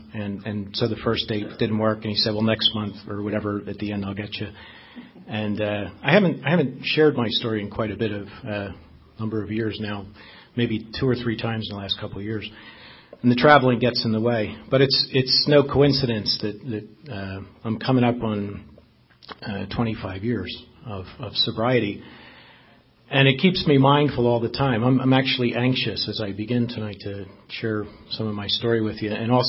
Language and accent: English; Philadelphia, Pennsylvania, United States; But I grew up in Philadelphia. I was born in Logan in Philadelphia.